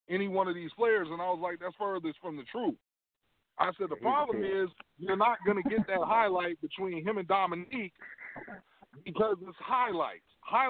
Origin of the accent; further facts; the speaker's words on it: Ohio, United States; I was in college, and cats was coming up to me, being that I'm from Ohio.